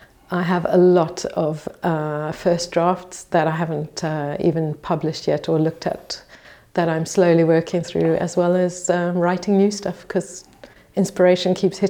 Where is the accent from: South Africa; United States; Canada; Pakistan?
South Africa; moved away as an adult; also born or lived in England; now in Portugal; So born and brought up in South Africa, got a degree in zoology there, and then came to Portugal for a bit, couldn't find work here, moved to England and worked in nature conservation charities over there for 22 years.